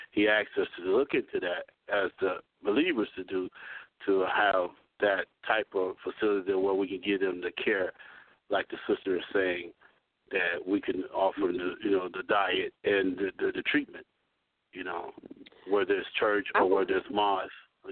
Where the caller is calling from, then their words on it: Philadelphia, Mississippi, United States; calling from Philadelphia, Mississippi.